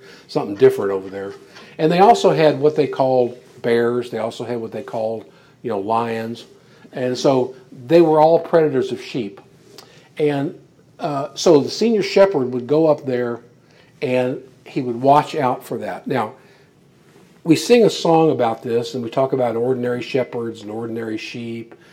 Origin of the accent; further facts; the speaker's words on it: Kentucky, United States; Well, I'm from Kentucky.